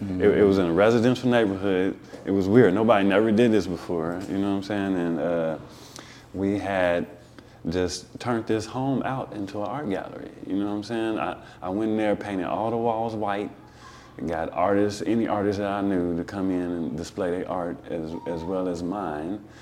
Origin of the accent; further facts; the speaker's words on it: Chicago, Illinois, United States; moved away as an adult; now in Sacramento, United States; I'm not from here. I'm from Chicago, you know what I'm saying? Born and raised out there.